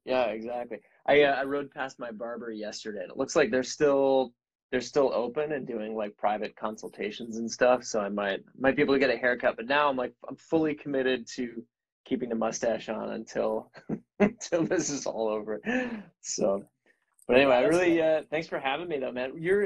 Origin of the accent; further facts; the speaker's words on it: Midwest, United States; now in Marin County, United States; I live here in the San Francisco Bay Area, in Marin County. So I've been living out here for about 10 years. I'm from the Midwest originally.